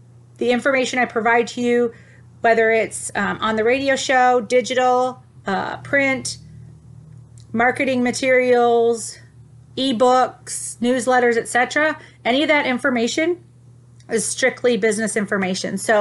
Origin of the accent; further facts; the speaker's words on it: Toledo, Ohio, United States; I'm from Ohio, guys, so I'm from Toledo, but I don't tell a lot of people that.